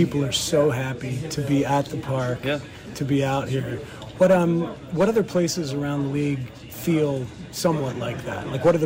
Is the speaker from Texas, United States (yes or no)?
no; New Jersey, United States; Because I grew up in Jersey, and I used to deliver ice to the Flemington Fair in Flemington, New Jersey.